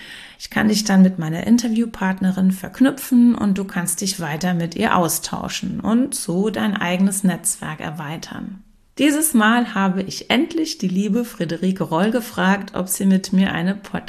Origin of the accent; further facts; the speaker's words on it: Gau-Heppenheim, Rhineland-Palatinate, Germany; Gau-Heppenheim, mein Heimatort. Ein Weindörfchen in der Mitte von Rheinhessen